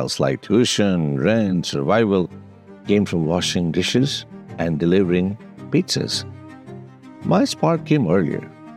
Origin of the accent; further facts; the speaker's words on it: Lahore, Punjab, Pakistan; moved away as an adult; now in United States; I was born in Lahore, Pakistan, and raised in a middle-class household. There were just a lot of us.